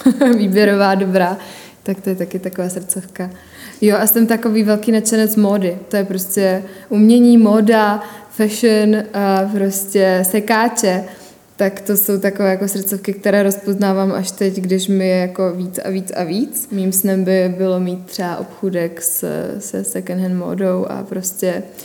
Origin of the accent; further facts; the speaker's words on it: Vizovice, Zlín Region, Czechia; narodila jsem se ve Zlíně, pak jsem žila ve Vizovicích s rodinkou, pak jsem hodně cestovala